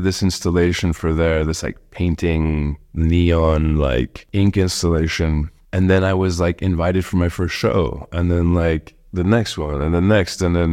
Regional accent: Indiana, United States; born there; She's like, where are you from? I'm like, well, I was born in Indiana.

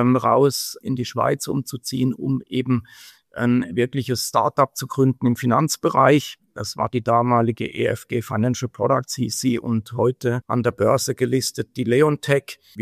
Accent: Freiburg, Baden-Württemberg, Germany; now in Switzerland; Ich komme aus Süddeutschland, aus dem Südschwarzwald, Freiburger Raum.

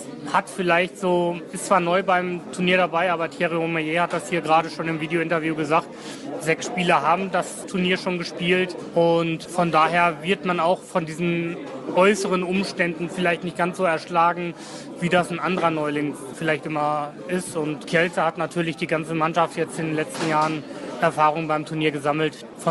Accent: Cologne, North Rhine-Westphalia, Germany; Das muss ich jetzt als Kölner so sagen.

